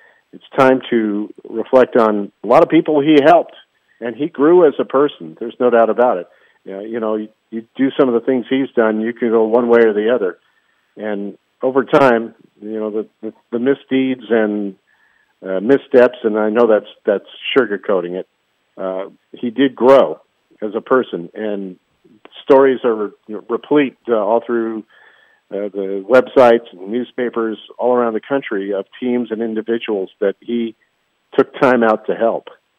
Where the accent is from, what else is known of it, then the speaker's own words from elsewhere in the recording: Los Angeles, California, United States; I grew up in Los Angeles.